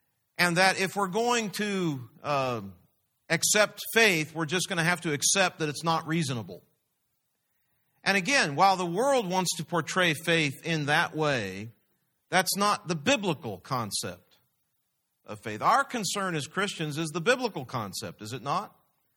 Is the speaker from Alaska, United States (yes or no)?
no; California, United States; And that wasn't so much me because I was from California, but it's a different story.